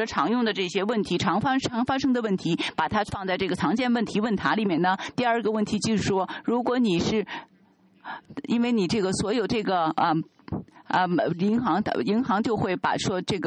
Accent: India; Chinese is a second language; 我们是从印度来的

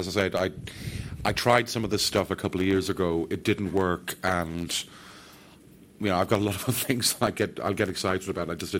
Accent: Ireland; first language English; It's grand. I'm Irish. I say it's grand. That's Irish for it.

